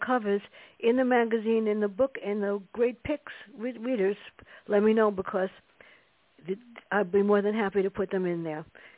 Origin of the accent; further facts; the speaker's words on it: South Bronx, New York, United States; I wrote it about growing up in the South Bronx